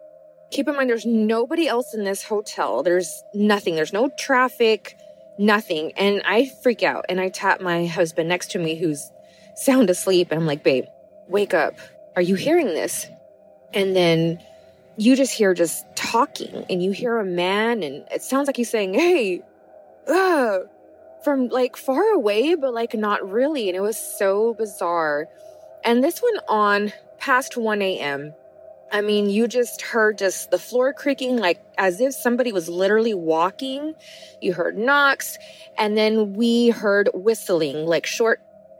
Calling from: Karnes City, Texas, United States; I'm calling from Karnes City, Texas.

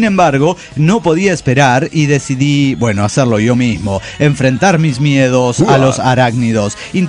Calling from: León, Guanajuato, Mexico; Soy el autista de León, Guanajuato, México.

